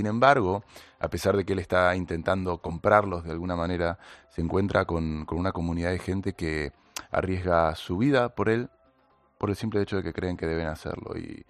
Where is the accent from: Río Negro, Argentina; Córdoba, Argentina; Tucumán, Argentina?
Río Negro, Argentina; Bariloche; yo soy de Bariloche, entonces algo sabía.